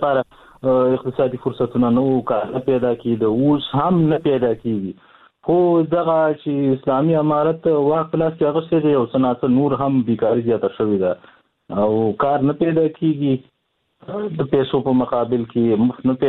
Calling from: Nangarhar, Afghanistan; ما د ننګرهار د ولایت نه مې اړ کني ولې

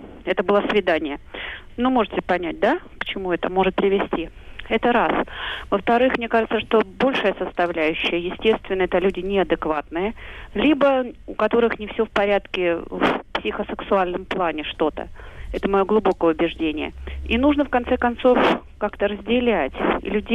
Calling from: Moscow, Russia; я звоню из Москвы.

